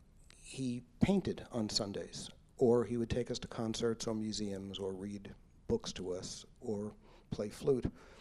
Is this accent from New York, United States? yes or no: yes; Bensonhurst, New York, United States; I grew up in Bensonhurst, which was the home of a lot of gangs and a lot of … type doo-wop groups.